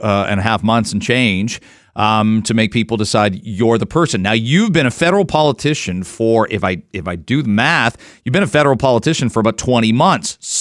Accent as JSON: {"language": "English", "town": "London", "region": "Ontario", "country": "Canada", "tie": "born or raised there", "said": "I grew up in London."}